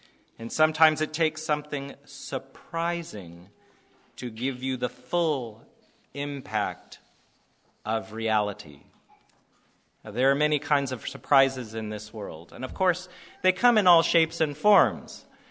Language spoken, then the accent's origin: English; Seattle, Washington, United States; I'm from Seattle.